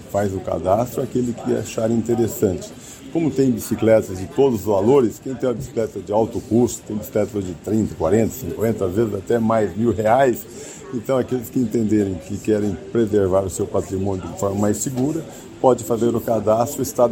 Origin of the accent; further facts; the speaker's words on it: Nova Andradina, Mato Grosso do Sul, Brazil; lá na minha cidade, Nova Andradina, também tem o Pata da Onça, que é uma referência estadual e nacional.